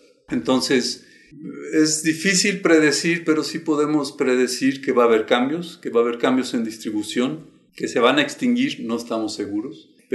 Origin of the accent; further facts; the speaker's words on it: Mexico; un objeto cultural que nos identifica como mexicanos